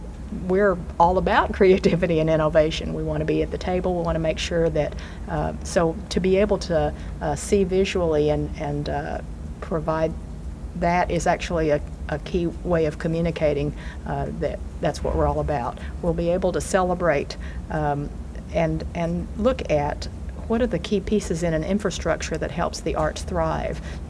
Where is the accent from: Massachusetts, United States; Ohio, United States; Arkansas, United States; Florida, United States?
Arkansas, United States; also born or lived in Oklahoma; my parents are from China. I'm from Oklahoma and grew up in Arkansas